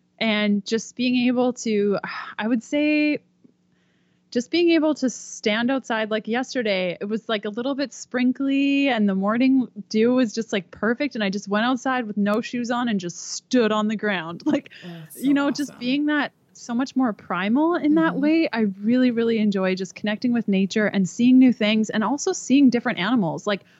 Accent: Canada; We're from Canada. I need cooler climate.

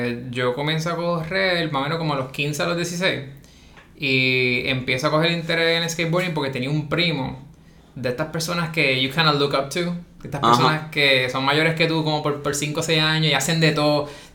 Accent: Trujillo Alto, Puerto Rico; Soy de Trujillo Alto, 34 años.

